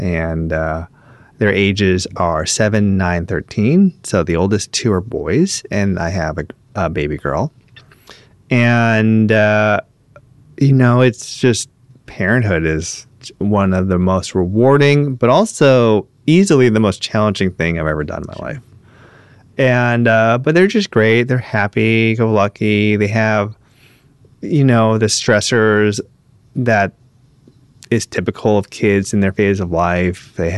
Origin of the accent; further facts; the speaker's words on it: Los Angeles, California, United States; also born or lived in Santa Monica; so I grew up in West Los Angeles, and then closer to high school, we moved to Santa Monica.